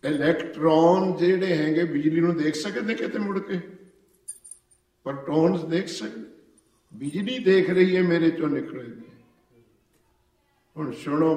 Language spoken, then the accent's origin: Punjabi; Punjab, India; ਉਦੋਂ engineering college ਨਹੀਂ ਸੀ ਹੁੰਦਾ ਨੇੜੇ ਤੇੜੇ, ਤੇ ਸਾਡਾ ਪਿੰਡ ਹੈ ਪਟਿਆਲੇ ਕੋਲ, ਐਡਮਿਸ਼ਨ ਮਿਲੀ ਸੀ ਕਰਨਾਲ ਜਾ ਕੇ